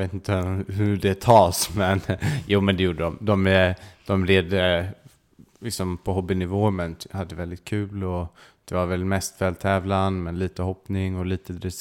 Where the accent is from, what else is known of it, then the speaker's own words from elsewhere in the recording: Stockholm, Stockholm County, Sweden; Jag växte upp inne i Stockholm.